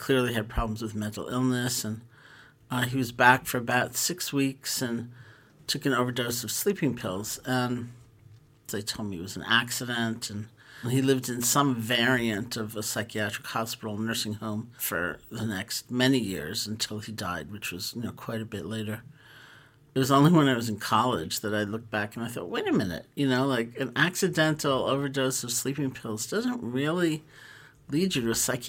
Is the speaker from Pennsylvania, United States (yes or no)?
no; New York City, New York, United States; I grew up in New York City, and my parents got a divorce when I was 4.